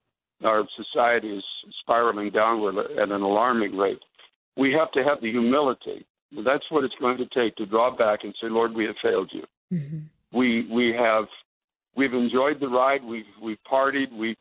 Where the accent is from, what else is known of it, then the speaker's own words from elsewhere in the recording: Canada; now in United States; I've been here 21 years now. I came from Canada originally